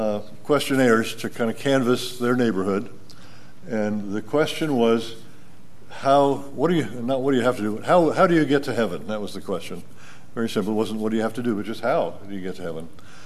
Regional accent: New Jersey, United States; When I was in high school, I grew up in the East, and the school I went to was a pretty highfalutin school.

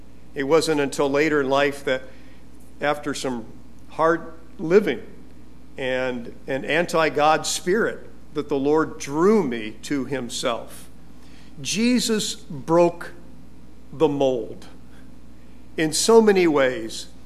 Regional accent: Gary, Indiana, United States; born there; I was born a Hoosier. You know what that means? That means I was born in Indiana. Gary, Indiana, to be exact.

